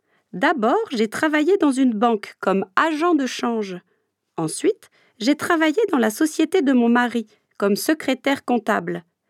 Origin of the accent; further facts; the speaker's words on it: Orléans, Centre-Val de Loire, France; also born or lived in Gers, France; J'ai passé mon enfance à Orléans, la ville de Jeanne d'Arc.